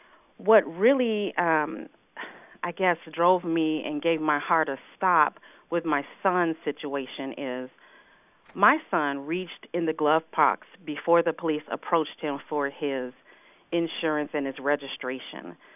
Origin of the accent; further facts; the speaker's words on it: Chicago, Illinois, United States; I'm born and raised in Chicago, and I got to tell you, I was never pulled over in Chicago as much as I've been pulled over in Iowa.